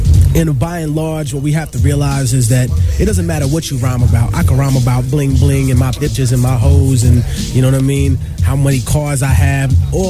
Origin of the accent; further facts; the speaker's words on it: New York, United States; It's a little colder than I thought it was going to be, but I'm from New York.